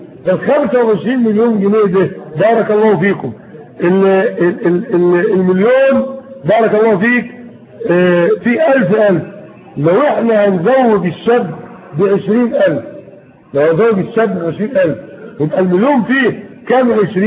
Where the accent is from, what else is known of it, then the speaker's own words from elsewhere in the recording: Egypt; ده الحصل عندنا في مصر